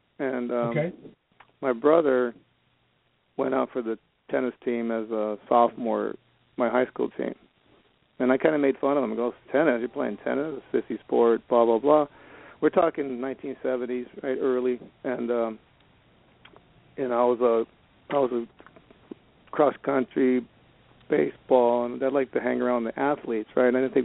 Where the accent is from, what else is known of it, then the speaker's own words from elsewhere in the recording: San Diego, California, United States; San Diego, California.